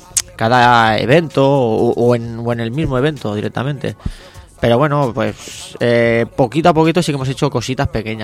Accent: Catalonia, Spain; Nosotros somos catalanes y incluso la radio también la hacemos en castellano

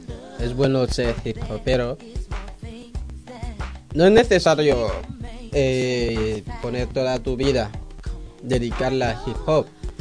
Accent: Equatorial Guinea; Spanish is a second language; puede ser el bubi, el funk, que son idiomas o lenguas de mi país. Igualmente en idiomas de fuera, como en castellano, en francés, en inglés.

